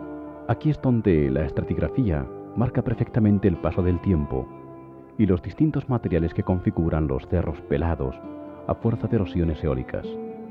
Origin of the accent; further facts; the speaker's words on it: Brihuega, Castilla-La Mancha, Spain; en Brihuega, mi tierra, encontré de nuevo a mi gente